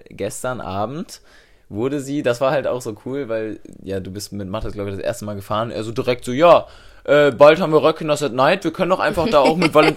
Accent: Lower Saxony, Germany; Wir sind aus Niedersachsen

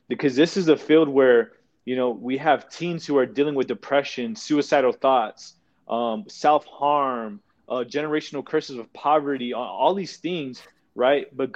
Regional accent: California, United States; Of course, you know, I've came from California, Jesse's came from California, you know, we came from California

